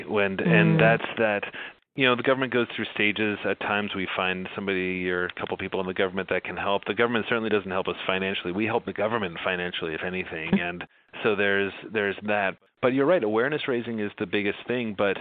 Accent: New York, United States; I was sort of from the Northeast, you know, from very kind of a liberal section of the Northeast in upstate New York

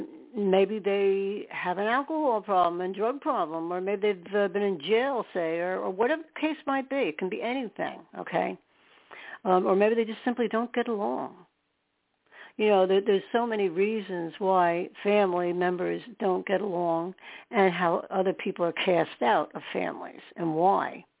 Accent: New York, United States; born there; I use that because I was born in New York and I know about the New York systems.

